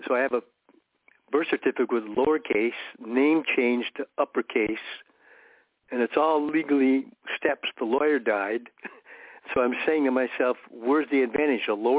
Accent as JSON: {"language": "English", "town": "New York City", "region": "New York", "country": "United States", "tie": "born there", "said": "And so New York City. I was born in New York City."}